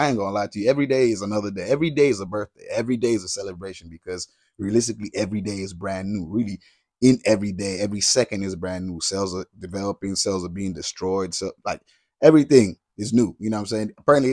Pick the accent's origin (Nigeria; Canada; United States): Nigeria; By the way, I'm Nigerian, born and raised